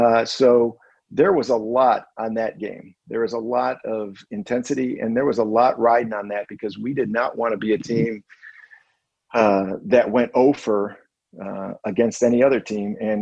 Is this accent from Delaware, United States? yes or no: no; Chicago, Illinois, United States; growing up on the north side of Chicago, growing up in Chicago, you would think Chicago was a suburb of South Bend.